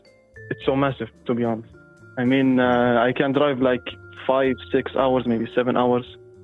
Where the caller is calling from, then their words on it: Kuwait; I'm from Kuwait, Middle East.